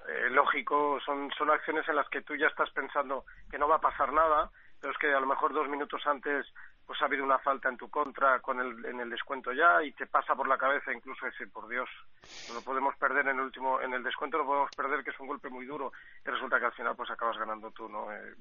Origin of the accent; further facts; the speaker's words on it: Valencian Community, Spain; yo más, por ejemplo, que soy de la Comunidad Valenciana